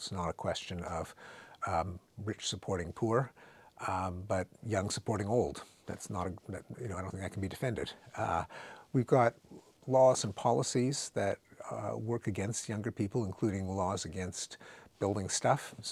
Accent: Canada; I'm Canadian.

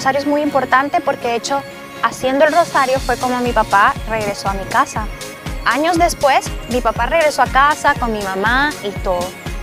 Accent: Honduras; tengo 28 años y soy de Honduras.

